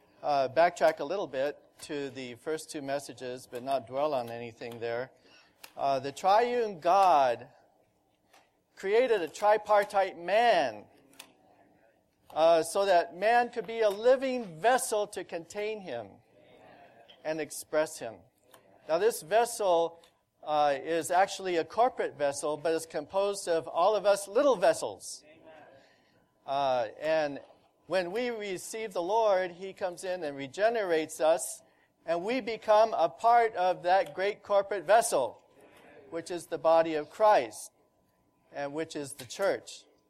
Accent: Indianapolis, Indiana, United States; I'm from Indianapolis.

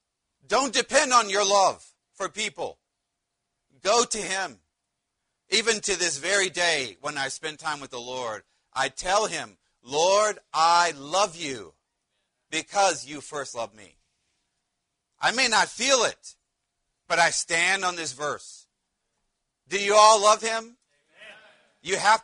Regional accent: Ohio, United States; I'm from Ohio.

